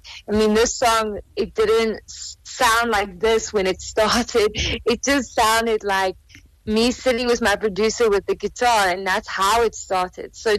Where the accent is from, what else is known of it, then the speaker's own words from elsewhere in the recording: South Africa; I felt very small as the South African artist